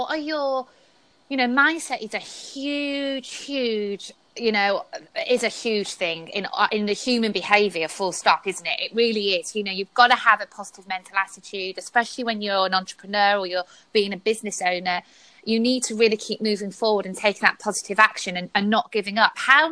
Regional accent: England, United Kingdom; and I'm English.

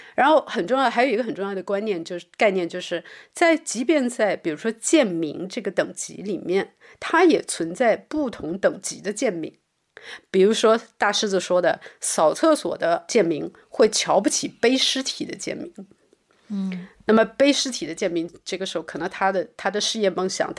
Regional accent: Guangxi, China; 因为我来自重度厌女的广西嘛

